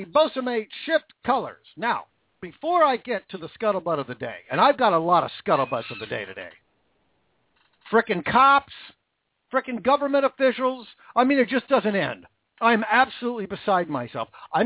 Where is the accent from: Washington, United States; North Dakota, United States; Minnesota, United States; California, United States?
Washington, United States; First of all, my home state of Washington. No, not D.C.